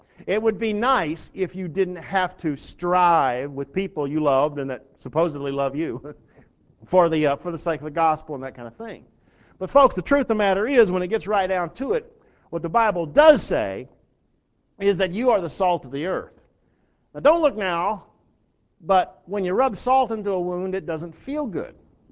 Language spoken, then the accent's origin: English; Texas, United States